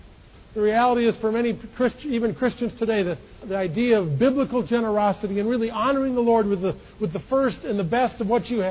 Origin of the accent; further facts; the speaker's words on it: Milwaukee, Wisconsin, United States; I grew up in Milwaukee, Wisconsin, and grew up in the city, not in the farm